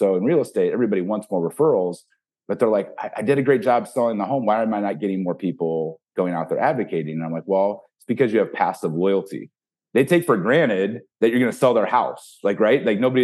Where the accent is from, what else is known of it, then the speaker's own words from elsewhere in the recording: Ohio, United States; I grew up milking goats, not the most sexy thing. I didn't grow up around a lot of nice gifts. I grew up in Ohio.